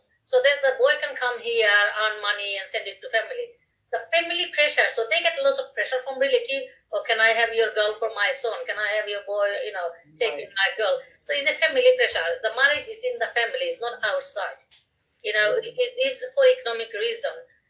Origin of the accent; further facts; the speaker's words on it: Bangladesh; when I was growing up in Tamales, I was the only Bangladeshi girl out of 75 students in my university, of my year group